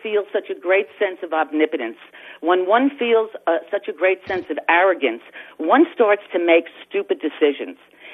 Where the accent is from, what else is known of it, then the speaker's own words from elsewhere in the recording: Flushing, New York, United States; And, in fact, I happen to be a Queens girl as well. I grew up in Flushing.